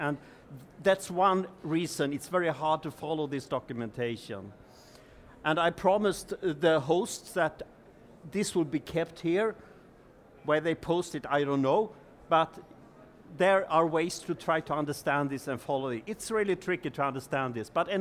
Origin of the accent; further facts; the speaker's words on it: Sweden; English is a second language; I'm actually coming from Sweden, and I'll try to, I cannot speak German